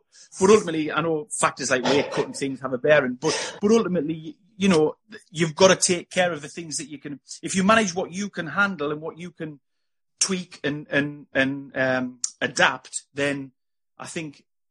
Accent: Sunderland, North East England, United Kingdom; a sports science course, a university degree course in Sunderland in my hometown.

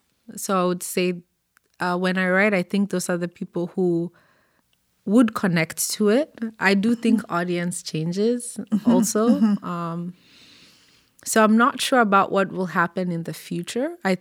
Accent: Kenya; first language Kikuyu; English is a second language; So that's my mother tongue. So mm-hmm. it's also the language of my tribe.

